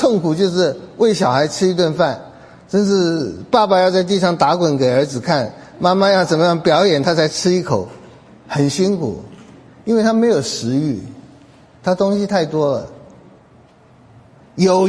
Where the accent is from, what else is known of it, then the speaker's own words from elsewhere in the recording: Taiwan; 我是72岁的，所以我小的时候是很久以前了。我们小的时候在台湾，我没有饿肚子